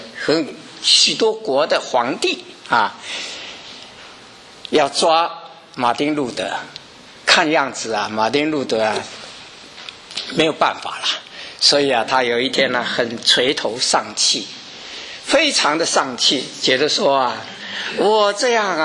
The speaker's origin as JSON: {"language": "Chinese", "country": "China", "said": "我们中国人是，如果长辈死了，就叫做孝服啊，对不对？"}